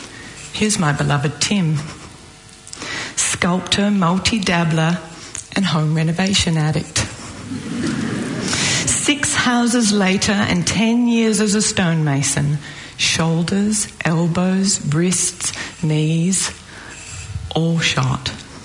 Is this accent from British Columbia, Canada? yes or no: yes; Gibsons, British Columbia, Canada; I come from Gibson's. It's a small town on the west coast of British Columbia in Canada.